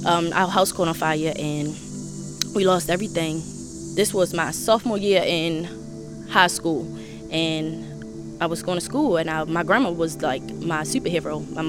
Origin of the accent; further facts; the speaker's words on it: Baltimore, Maryland, United States; So I grew up in West Baltimore, Maryland.